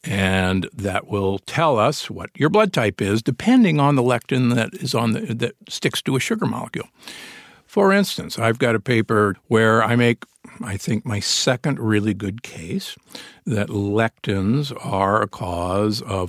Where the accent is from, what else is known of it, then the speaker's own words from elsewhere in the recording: Omaha, Nebraska, United States; I grew up in Omaha, Nebraska, the beef state.